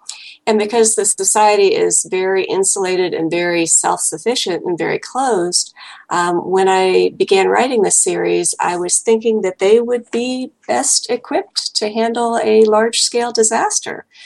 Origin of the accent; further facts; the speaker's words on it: Ohio, United States; I grew up in Washington County, which is right along the river, right across from West Virginia.